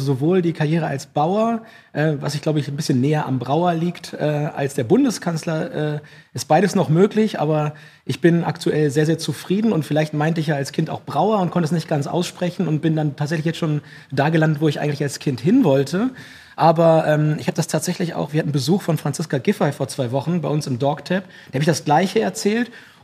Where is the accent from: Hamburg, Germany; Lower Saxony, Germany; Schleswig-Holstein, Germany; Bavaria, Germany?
Lower Saxony, Germany; Ich komme aus dem Weserbergland. Ich komme aus dem einzigen Ort in Deutschland, der in jede Himmelsrichtung 1 Stunde bis zur Autobahn hat. Das ist Befahn, beziehungsweise Holzminden ist die Kreisstadt dazu.